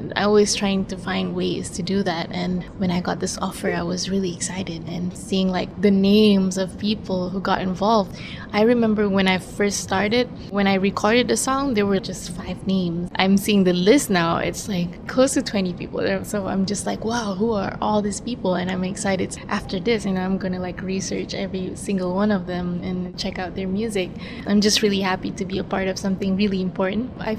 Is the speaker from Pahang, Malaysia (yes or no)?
no; Kuala Lumpur, Federal Territory of Kuala Lumpur, Malaysia; moved away as an adult; now in Los Angeles, United States; I'm a singer-songwriter from Kuala Lumpur, Malaysia, and I grew up and lived in Malaysia my whole life. A few years ago, I moved